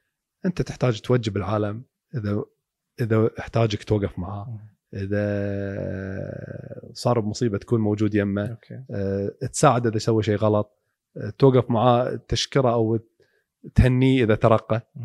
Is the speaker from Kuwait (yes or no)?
yes; Kuwait; خلنا أقول لك إحنا ككويتيين شياطين